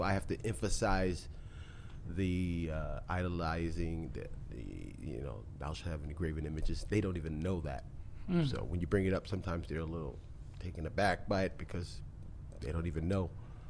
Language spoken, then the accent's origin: English; Philadelphia, Pennsylvania, United States; also born or lived in Frankfurt, Germany; Yes, I am from Philadelphia, born in Germany.